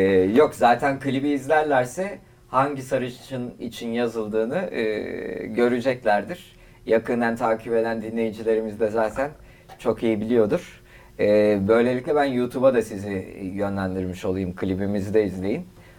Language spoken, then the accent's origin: Turkish; Elazığ, Turkey; Ben aslen Elazığlıyım ama hanım o taraflı olunca demek ki bende bir hanım köylülük var.